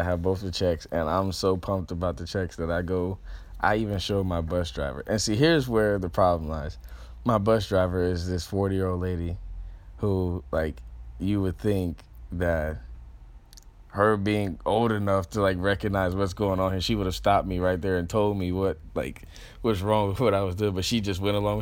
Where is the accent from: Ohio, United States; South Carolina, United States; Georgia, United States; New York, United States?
Georgia, United States; Decatur; also born or lived in Stockbridge; I grew up on the east side of Atlanta, and for the first 6 or 7 years of my life, I grew up in Decatur, Georgia, which is the southeast side of Atlanta. And then I moved to Stockbridge, which is like 5 or 10 minutes away, and it's more suburban.